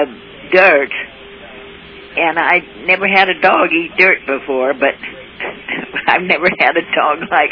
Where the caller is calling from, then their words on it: South Lake Tahoe, California, United States; South Lake Tahoe.